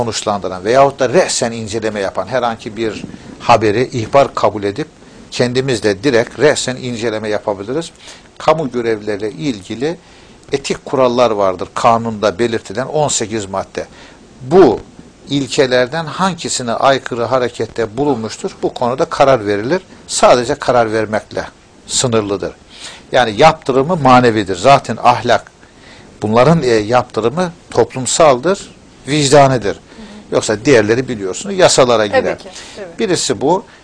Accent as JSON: {"language": "Turkish", "region": "Samsun", "country": "Turkey", "tie": "born or raised there", "said": "Evet, aslen Trabzonluyuz. Baba memleketi Trabzon. Fakat Samsun'da doğdum. 1959 Samsun doğumluyum. İlkokulu, ortaokulu Samsun'da okudum. Liseyi İzmit'te."}